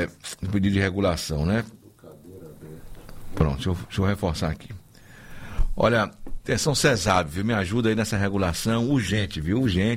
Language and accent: Portuguese; Bahia, Brazil; sou baiano, preto, e já morei por lá